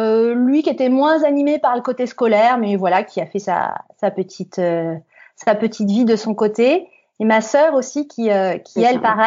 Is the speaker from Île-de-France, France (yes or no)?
yes; Aubervilliers, Île-de-France, France; Alors, je suis née à Aubervilliers, en Seine-Saint-Denis.